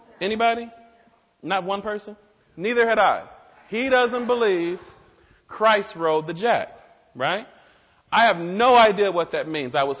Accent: Chicago, Illinois, United States; But I'm from Chicago, and my family comes from a small town in Mississippi, Durant, Mississippi.

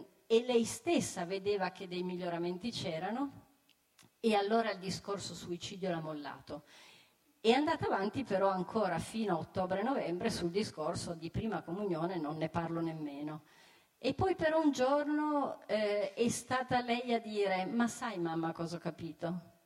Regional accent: Turin, Piedmont, Italy; io sono una cooperatrice salesiana, quindi ho questa matrice salesiana, sono torinese

